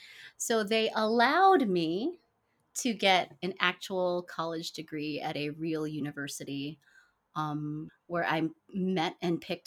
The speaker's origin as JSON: {"language": "English", "town": "Chicago", "region": "Illinois", "country": "United States", "tie": "born there", "said": "I am a proud Filipina American. I'm the first of my family born in the U.S. I was born in Chicago."}